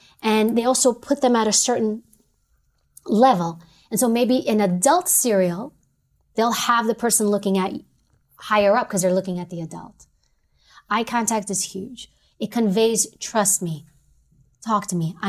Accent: New York City, New York, United States; I'm from New York City.

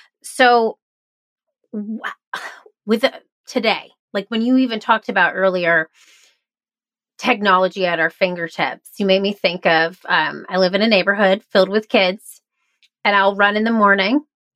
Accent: Chicago, Illinois, United States; now in Charleston, United States; I come from Chicago. Okay. Very liberal town, city. And then I moved to Charleston, South Carolina in 2020.

